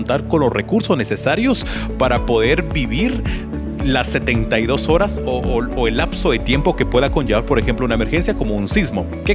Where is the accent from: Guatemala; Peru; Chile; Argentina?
Guatemala; lo que hacemos como población guatemalteca es alarmarnos